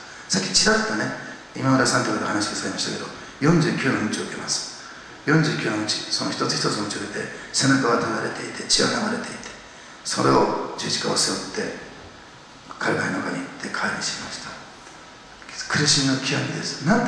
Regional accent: Osaka, Japan; 大阪出身なんでお父ちゃんって言うんですけどね

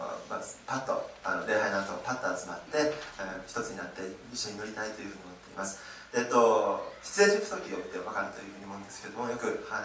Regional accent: Saga, Japan; 私の実家でですね、佐賀なんですけど

